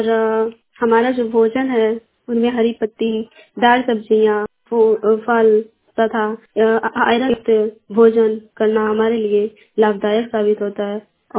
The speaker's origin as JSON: {"language": "Hindi", "town": "Lalpur", "region": "Bihar", "country": "India", "said": "कुमारी ग्राम लालपुर प्रखंड चंडी की निवासी हूँ।"}